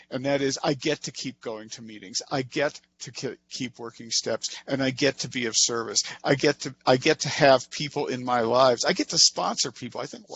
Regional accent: Cincinnati, Ohio, United States; I grew up in Cincinnati, and that's where I used, and that's where I got clean.

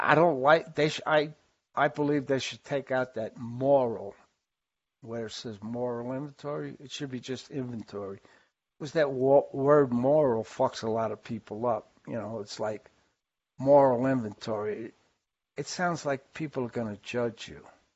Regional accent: New York, United States; And growing up in New York, they told me no tattoos, no identifying marks

